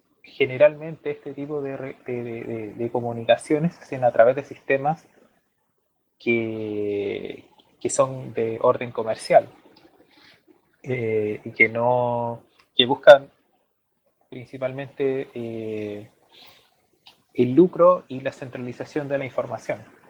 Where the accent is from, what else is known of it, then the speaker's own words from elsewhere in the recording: Chile; yo no soy argentino, yo soy chileno